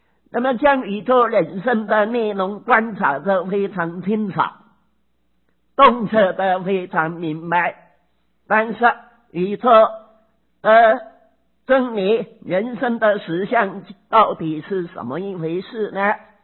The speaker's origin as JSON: {"language": "Chinese", "country": "China", "said": "我们中国人就喜好简略，所以简单称作佛这个字。"}